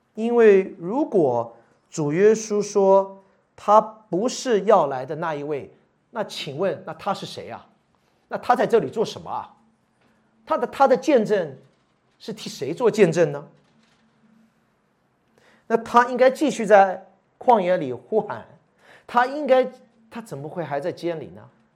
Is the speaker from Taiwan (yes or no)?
no; United States; Chinese is a second language; 美国人是很土，所以我是老美